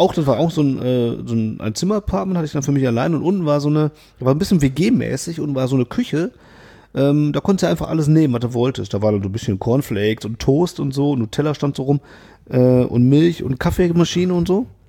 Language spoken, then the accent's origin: German; Mülheim, Germany; ich komme ja aus Mühlheim, weil ich das schon mal erzählt habe.